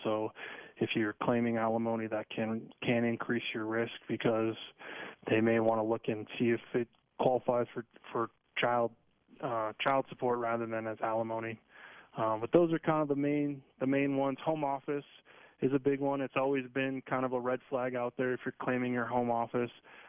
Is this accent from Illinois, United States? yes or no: no; Fort Collins, Colorado, United States; I'm born and raised in Fort Collins